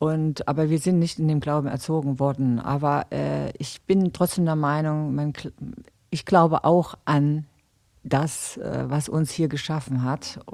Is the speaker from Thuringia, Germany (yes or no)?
yes; Gera, Thuringia, Germany; Also Gera, muss man sagen, ist meine Heimatstadt. Da bin ich groß geworden